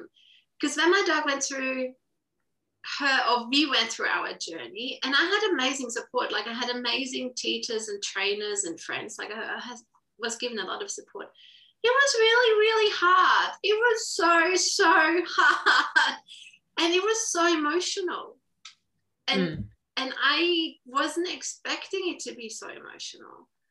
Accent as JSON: {"language": "English", "country": "Austria", "second_language": "English", "moved": "yes", "lives_now": "Australia", "said": "I moved from Austria, Europe to Australia about 10, 11 years ago. And my husband and I were working really hard and, you know, trying to find food. He's Australian, but I found I was quite lonely here in Australia."}